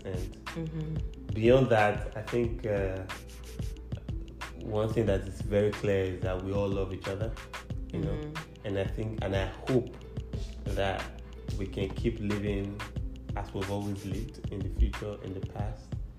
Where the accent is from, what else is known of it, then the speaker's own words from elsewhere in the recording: Nigeria; As an African, as a Nigerian to be precise, our struggles are uniquely different from those in the diaspora